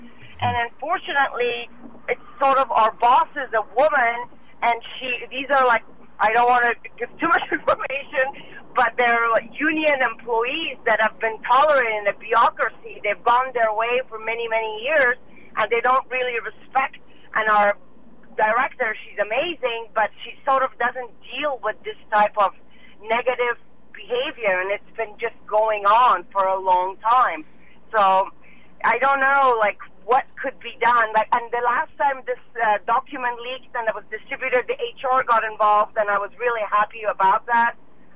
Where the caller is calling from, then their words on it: San Francisco, California, United States; I'm calling from San Francisco.